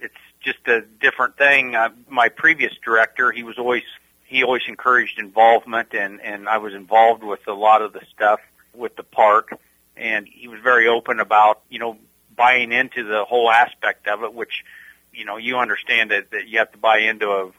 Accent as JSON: {"language": "English", "town": "Richland", "region": "Iowa", "country": "United States", "tie": "born or raised there", "said": "I grew up in Keokuk County. I grew up in Richland. I left for a little bit."}